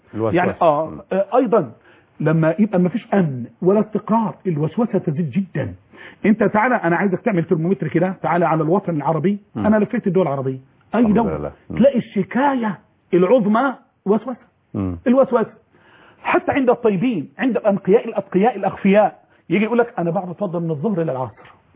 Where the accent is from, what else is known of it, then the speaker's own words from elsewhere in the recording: Egypt; عندنا في مصر